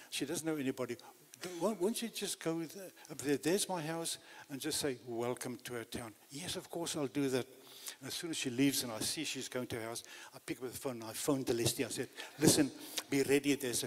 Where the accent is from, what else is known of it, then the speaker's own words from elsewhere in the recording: Eswatini; I grew up in Swaziland.